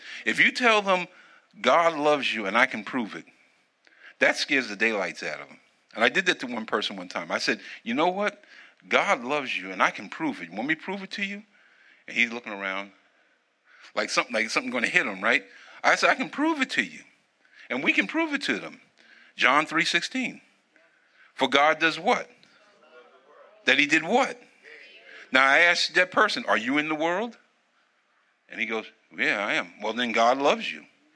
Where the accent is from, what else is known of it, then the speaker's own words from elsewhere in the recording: New York City, New York, United States; You know, because I grew up in New York City, and Robert can attest this on the train.